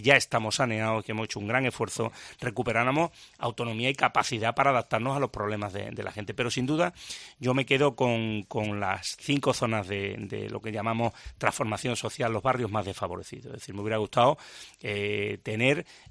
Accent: Seville, Andalusia, Spain; soy un sevillano más que tiene esta alta responsabilidad de ser alcalde de Sevilla

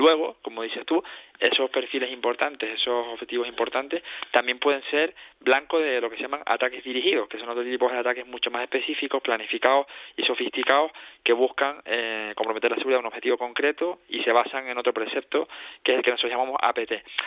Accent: Canary Islands, Spain; yo soy canario de origen hindú.

